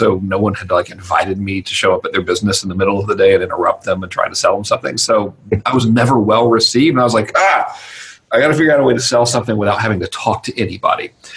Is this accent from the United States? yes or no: yes; Georgia, United States; So what it means basically in normal redneck terminology, I'm from Georgia